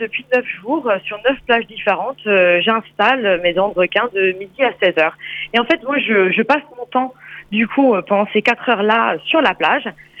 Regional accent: Hong Kong; Je suis née à Hong Kong dans une famille de plongeurs.

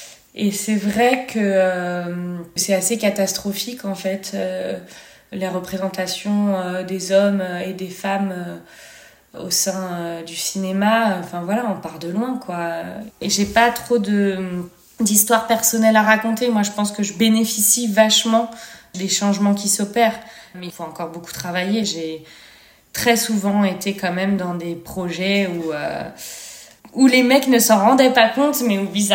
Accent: Rennes, Brittany, France; j'ai 32 ans, je suis bretonne originaire de Rennes, un peu des Côtes d'Armor aussi

